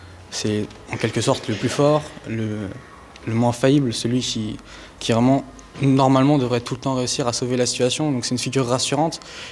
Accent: France; Oui, je suis français

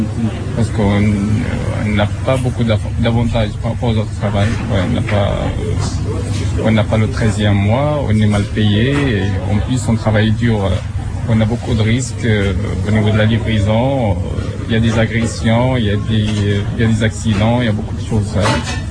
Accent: Morocco; Moi, je suis marocain.

